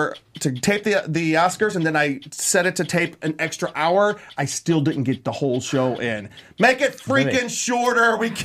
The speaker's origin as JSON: {"language": "English", "region": "Midwest", "country": "United States", "said": "Like, I'm from the Midwest, and me and the fam, we would always watch it, make our predictions."}